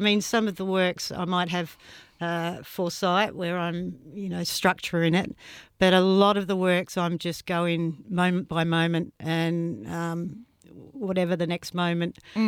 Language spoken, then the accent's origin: English; New South Wales, Australia; It's my first exhibition in Sydney, mm-hmm. But no, I've shown in Melbourne and I'm from Northern Rivers, New South Wales